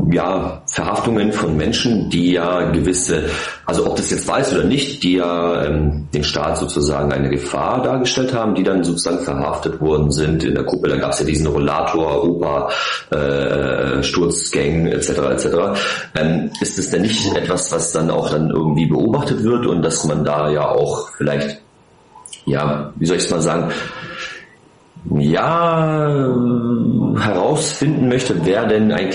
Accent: Stuttgart, Baden-Württemberg, Germany; Ich komme aus Stuttgart. Bin 32 Jahre alt.

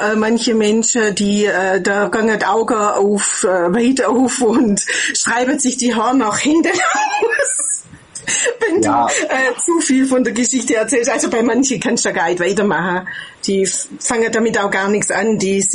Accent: Geislingen an der Steige, Baden-Württemberg, Germany; now in Donaueschingen, Germany; Also ursprünglich komme ich aus Geislingen an der Steige, Göppingen, Stuttgart.

